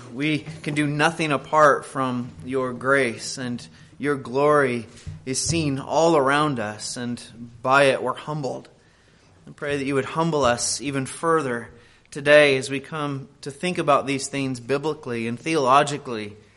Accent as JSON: {"language": "English", "region": "Arizona", "country": "United States", "tie": "born or raised there", "said": "I grew up in Arizona and was able a number of times to go to the Grand Canyon."}